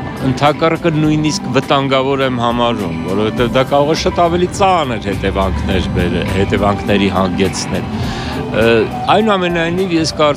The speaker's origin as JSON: {"language": "Armenian", "region": "Yerevan", "country": "Armenia", "tie": "born or raised there", "also_born_or_lived": "Artsakh", "said": "ես ծնվել եմ Արցախում, բայց 1 տարեկանում տեղափոխվել իմ ընտանիքը Երևան, և ես ըստ էության Երևանում եմ մեծացել, բայց միշտ կապը բնականաբար կար Արցախի հետ"}